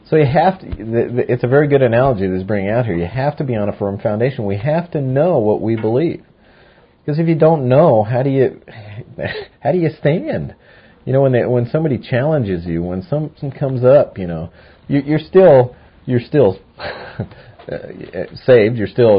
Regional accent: Littleton, United States; The house I grew up in Littleton, old farmhouse built in 1889. And, I spent, 10 or 12 years there, 10 years maybe. That was where I was born and raised.

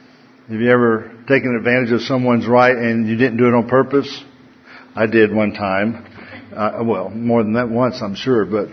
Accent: the South, United States; accent: southern; It's my southern accent.

